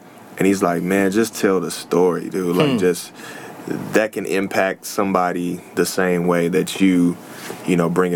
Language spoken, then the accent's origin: English; Houston, Texas, United States; So I'm from Houston originally, Houston, Texas originally. I sound like, I guess a lot of people said I sound like an East Coast artist at times.